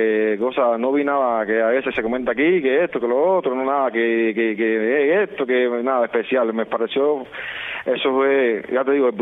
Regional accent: Florida, Camagüey, Cuba; Pero bueno, somos aquí naturales de Florida. A 39 kilómetros de la cabecera provincial

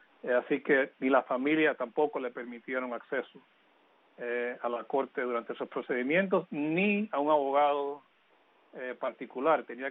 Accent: United States; born there; yo nací aquí en Estados Unidos, de padres cubanos, pero de acuerdo a la ley cubana, yo viajo a Cuba y en ciertos casos me pueden considerar cubano

